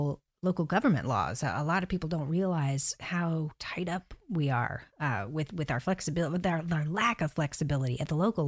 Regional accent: Oviedo, Florida, United States; I grew up in Oviedo. I was born and raised right down the street from Oviedo High School.

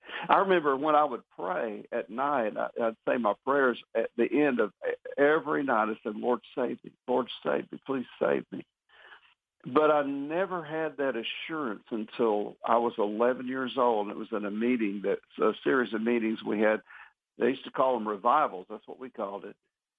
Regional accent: Jacksonville, Florida, United States; I was raised in church, and I'm from Florida. I'm from Jacksonville.

